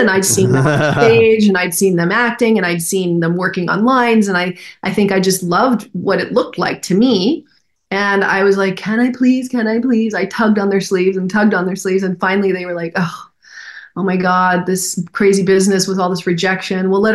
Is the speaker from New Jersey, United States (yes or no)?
no; Houston, Texas, United States; born there; Well, I was born in Houston. I was raised here.